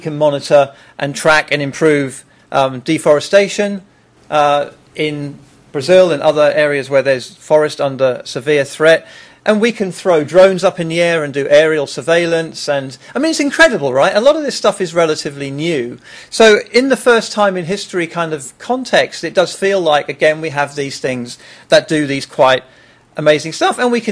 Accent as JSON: {"language": "English", "country": "Jersey", "said": "But I come from Jersey in the Channel Islands, which is it's a financial kind of tax haven place. It's quite a lovely environment. It's small. Everything runs really well. It's quite a privileged place to live."}